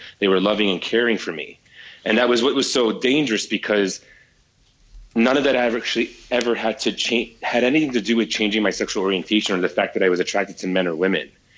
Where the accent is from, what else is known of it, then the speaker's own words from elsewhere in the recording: New York City, New York, United States; So I started as a teenager. I was 16 years old, growing up in the New York City area.